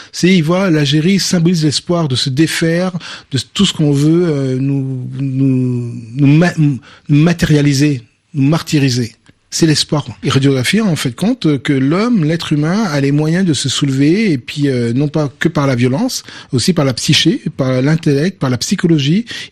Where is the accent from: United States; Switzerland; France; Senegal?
France; Guadeloupe; C'est moi, en tant que Guadeloupéen